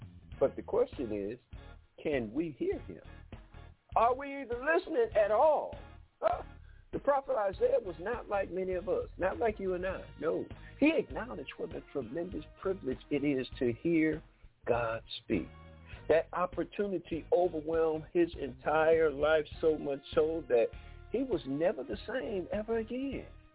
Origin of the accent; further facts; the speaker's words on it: Detroit, Michigan, United States; Anyway, I grew up in Detroit, y'all, so I'm still learning my way around.